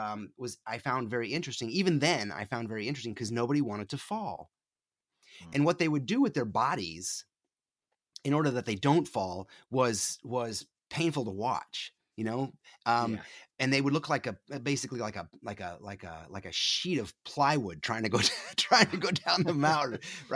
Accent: New York, United States; moved away as an adult; I grew up in upstate New York, the northeast corner of New York State, hemmed in by Burlington, Vermont, and Montreal. So a tiny little town with no culture whatsoever. We moved there because it was a military base. I lived there until I was 19 years old

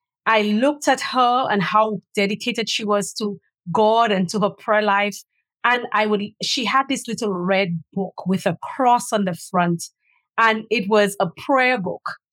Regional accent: St. Lucia; also born or lived in Trinidad / Philippines; I grew up in St. Lucia, born and raised, and I am also a citizen of Barbados. I did live in Trinidad, studied and lived in Trinidad for 8 years Then I migrated to the Philippines for 3

